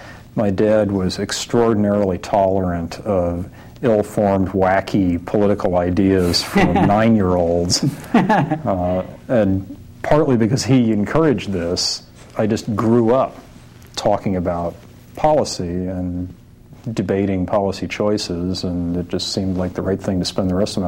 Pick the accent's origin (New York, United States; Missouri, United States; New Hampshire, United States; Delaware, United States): Delaware, United States; Wilmington; I grew up in Wilmington, Delaware.